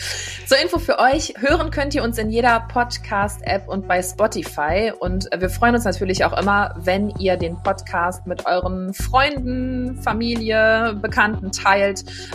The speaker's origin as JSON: {"language": "German", "town": "Düsseldorf", "region": "North Rhine-Westphalia", "country": "Germany", "tie": "born there", "said": "bin gebürtige Düsseldorferin"}